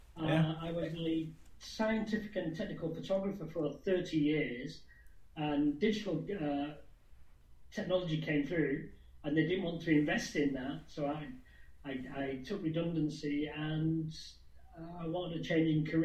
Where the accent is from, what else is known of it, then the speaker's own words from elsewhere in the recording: United Kingdom; But being British, I couldn't express that.